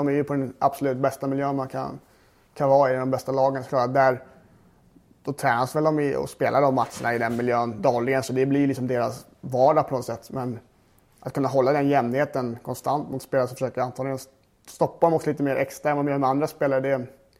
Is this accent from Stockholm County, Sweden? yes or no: yes; Grödingen, Stockholm County, Sweden; Jag kommer ju från Grödingen som ligger väl tre mil utanför Stockholm kanske.